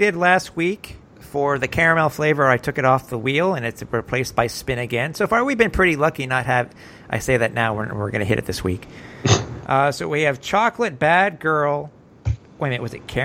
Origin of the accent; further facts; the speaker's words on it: Canada; I'm Canadian.